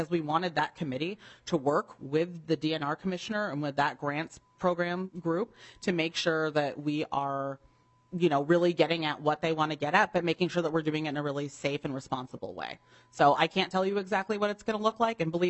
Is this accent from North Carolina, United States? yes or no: no; Hawaii, United States; now in Minnesota, United States; I think most of you know that I was born and raised in Hawaii, and people often ask, like, how did I end up in Minnesota?